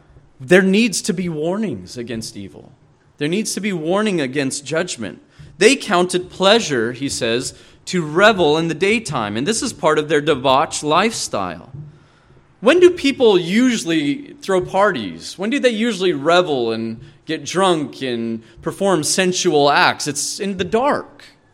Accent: Montana, United States; I'm from Montana.

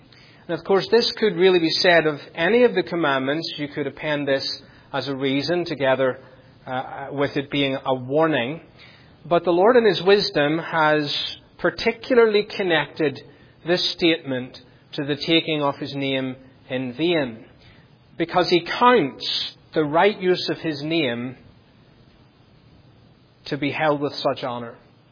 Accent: United Kingdom; I grew up in the United Kingdom, as you know, under the long reign of Queen Elizabeth II.

